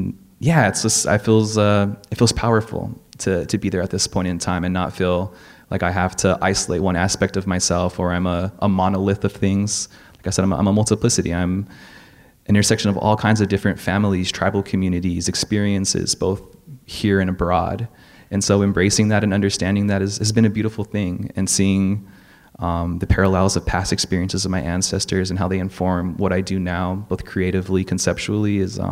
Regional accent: Gardena, California, United States; I grew up in a working class community. I'm from South Bay. I grew up in Gardena from, a working class family.

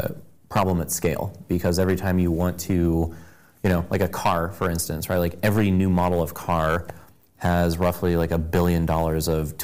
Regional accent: Cleveland, Ohio, United States; I grew up in the Midwest from Cleveland, Ohio

